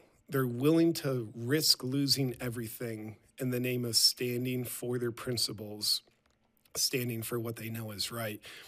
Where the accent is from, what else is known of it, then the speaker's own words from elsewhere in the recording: United States; born there; I was born in America and don't like to admit it, but it's true, so I will.